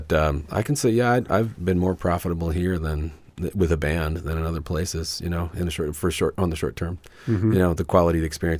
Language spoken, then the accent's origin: English; Wasilla, Alaska, United States; now in Anchorage, United States; So I'm from Wasilla, proudly, mm-hmm.